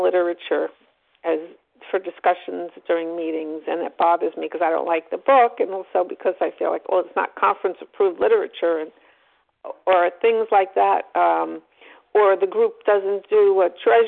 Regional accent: New Jersey, United States; from New Jersey.

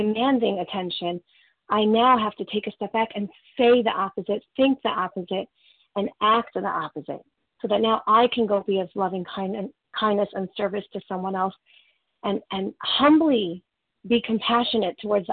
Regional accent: Canada; I'm between all the Californians. But I'm CA also from Canada

